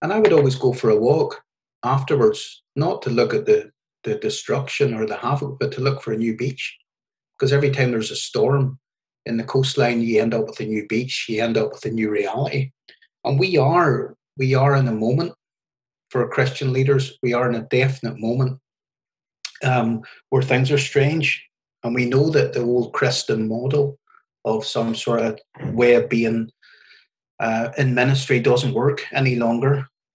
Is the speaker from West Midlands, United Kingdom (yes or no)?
no; Northern Ireland, United Kingdom; and I grew up in the Troubles in Northern Ireland when things weren't great.